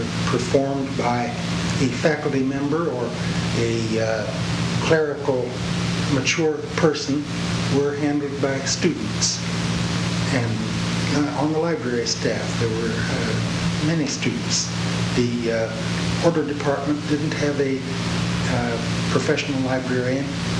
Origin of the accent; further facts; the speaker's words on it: Mount Vernon, Ohio, United States; born there; I was born in Mount Vernon, Ohio, and I did my undergraduate college work at Oberlin College